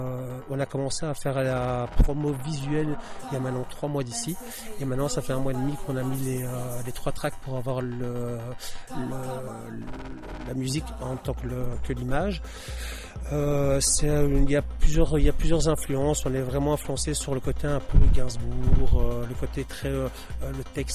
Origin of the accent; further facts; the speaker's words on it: Charleroi, Wallonia, Belgium; now in Brussels, Belgium; En fait, moi, je suis originaire de Charleroi, mais je vis sur Bruxelles.